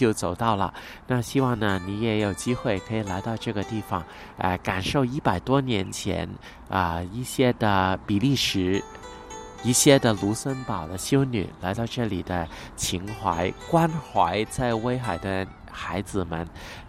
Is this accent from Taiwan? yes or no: no; Hong Kong; 我说哎呀我从香港过来专门参观